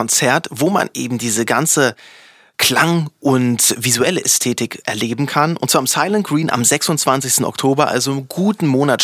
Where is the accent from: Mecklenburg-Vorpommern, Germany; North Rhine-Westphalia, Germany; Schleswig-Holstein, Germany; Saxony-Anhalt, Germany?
Saxony-Anhalt, Germany; Oschersleben; Ich bin aus Sachsen-Anhalt, genauer gesagt aus der Magdeburger Bürde.